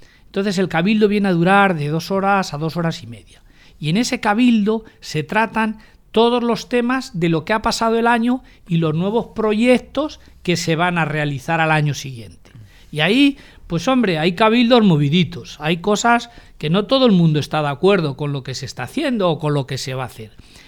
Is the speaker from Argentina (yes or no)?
no; Pelayos, Spain; a la gente de mi pueblo, de Pelayos